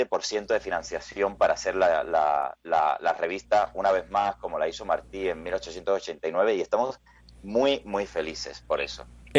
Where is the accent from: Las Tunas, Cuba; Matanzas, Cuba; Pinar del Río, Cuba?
Pinar del Río, Cuba; Herradura; Un pueblo muy pequeñito de Pinar del Río que se llama Herradura.